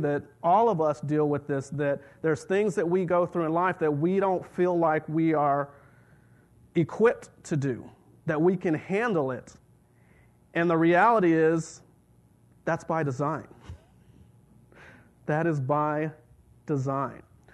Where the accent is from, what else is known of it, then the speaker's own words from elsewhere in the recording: San Antonio, Texas, United States; We grew up in San Antonio